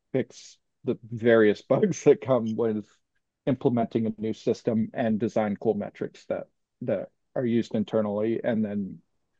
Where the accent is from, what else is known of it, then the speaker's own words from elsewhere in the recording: United States; I grew up in the Upper Valley.